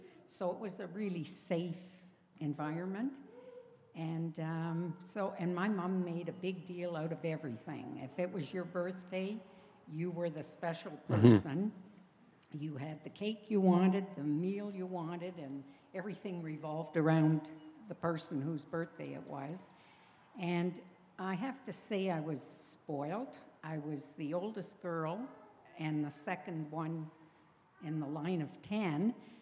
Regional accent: Val-d'Or, Quebec, Canada; also born or lived in Wawa, Canada; I grew up in Val-d'Or, Quebec, in a family of 10. Well, there wasn't 10 right away. We moved to Wawa, and eventually there was 10 of us.

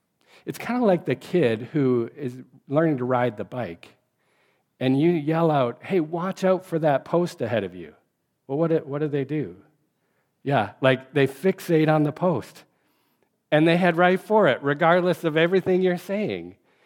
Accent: Saskatchewan, Canada; especially because I'm from Saskatchewan, right? There's no traffic there, right?

